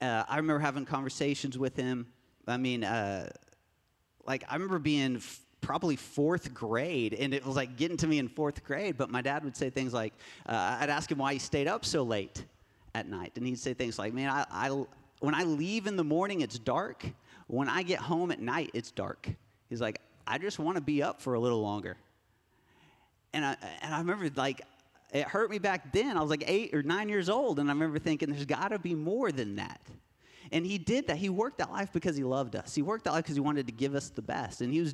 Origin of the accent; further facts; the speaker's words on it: Broken Arrow, Oklahoma, United States; I grew up in Broken Arrow, and I had a great childhood.